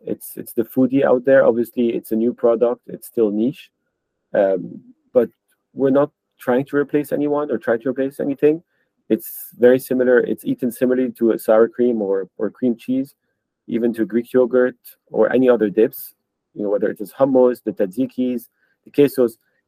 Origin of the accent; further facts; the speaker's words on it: France; also born or lived in Geneva / Lebanon / Nigeria / London; I was born in Geneva, raised in France, lived in Lebanon, in Nigeria, went to college in London. So I've lived quite around the world.